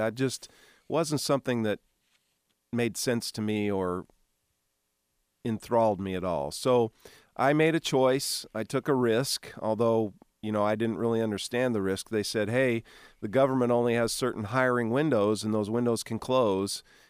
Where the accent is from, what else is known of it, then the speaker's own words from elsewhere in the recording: Ashland, Nebraska, United States; in my hometown of Ashland, a very small town between Omaha and Lincoln on Highway 6